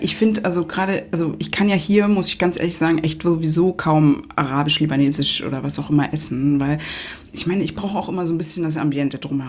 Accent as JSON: {"language": "German", "country": "Germany", "said": "Wir sind ja selber Deutsche."}